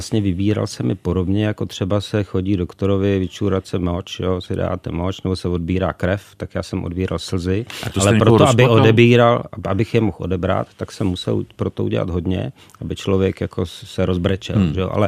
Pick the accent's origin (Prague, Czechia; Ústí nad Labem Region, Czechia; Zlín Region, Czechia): Ústí nad Labem Region, Czechia; Ústí nad Labem; já jsem měl ještě to štěstí nebo smůlu, že jsem vyrůstal v Ústí nad Labem